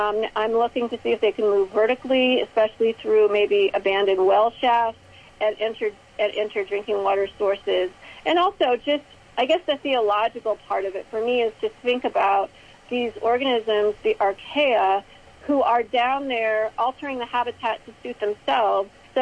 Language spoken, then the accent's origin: English; Illinois, United States; And also in the Midwest, especially in my home state of Illinois, the plan is to pump it into deep brine aquifers.